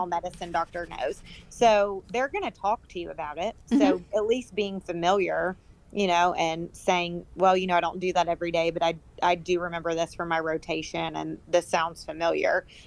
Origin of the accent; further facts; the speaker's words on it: Alabama, United States; I'm from Alabama, and so I applied to 2 of them in Alabama